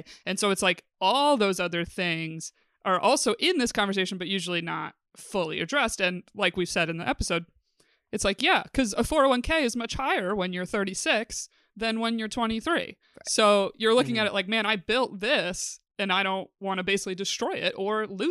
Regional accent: Norwich, New York, United States; Norwich, New York, baby. Yeah, upstate.

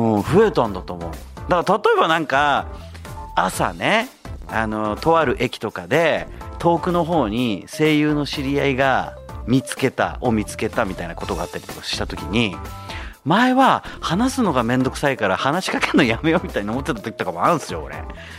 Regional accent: Zama, Kanagawa, Japan; はい、座間市出身の僕と、相模原出身のタスクくんで、

